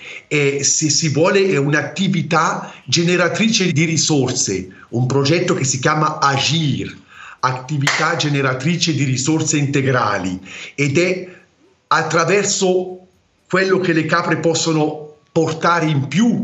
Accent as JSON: {"language": "Italian", "town": "Morbio Inferiore", "region": "Ticino", "country": "Switzerland", "tie": "born or raised there", "lives_now": "Neuchâtel, Switzerland", "said": "sono di Morbio Inferiore, di origine. Sono nato a Morbio Inferiore, poi dopo con gli studi che ho fatto in teologia, eccetera, all'Università di Friburgo, sono andato a abitare nel canton di Neuchâtel"}